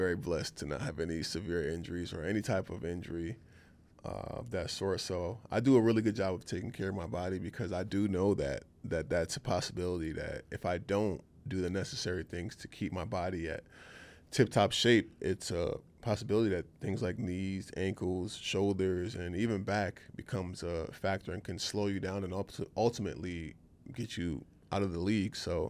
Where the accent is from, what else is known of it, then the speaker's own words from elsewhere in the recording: Jamaica; I'm Jamaican, yeah, so I named